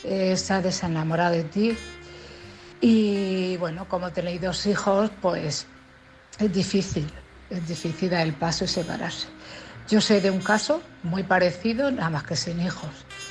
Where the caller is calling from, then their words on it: Cartagena, Region of Murcia, Spain; de Cartagena.